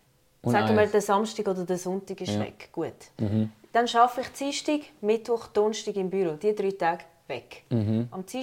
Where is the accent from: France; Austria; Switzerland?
Switzerland; accent: Swiss German; Ja, ich rede Schweizerdeutsch. Danke, ich wohne in der Schweiz.